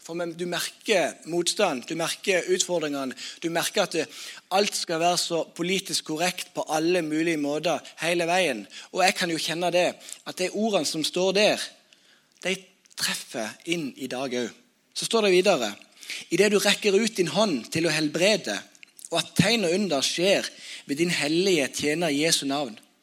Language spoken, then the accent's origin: Norwegian; Sokndal, Rogaland, Norway; Og når jeg vokste opp, så var det vekkelse.